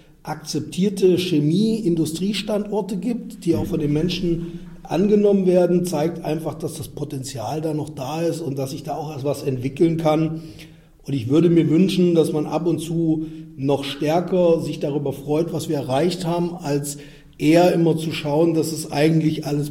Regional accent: Leipzig, Saxony, Germany; born there; Nein, ich bin in Leipzig geboren. Meine Eltern haben damals in Delitzsch gewohnt. Also das heißt, ich bin wirklich nur in Leipzig geboren.

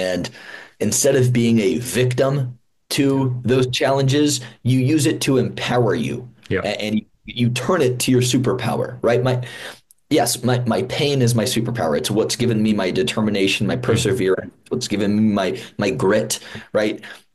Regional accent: Iowa, United States; Because I was a kid, and I'm from Iowa. We don't have this isn't a farm state, right? We have farmers and insurance there

